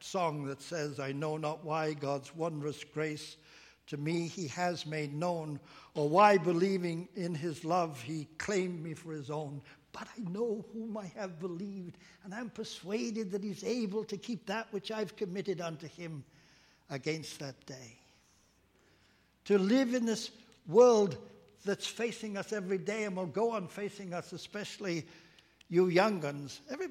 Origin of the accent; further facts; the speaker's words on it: England, United Kingdom; moved away; I told him, well, I'm an immigrant. I came from England. I said, and I'm a Christian.